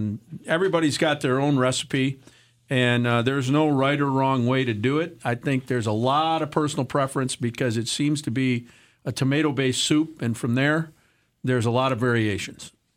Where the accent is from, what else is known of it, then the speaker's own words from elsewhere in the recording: United States; I'm American, and I'm going to support my president and the government that he runs.